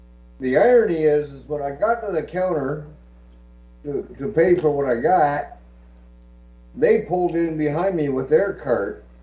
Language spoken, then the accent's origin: English; Canada; I'm Canadian. I speak English. And this is my country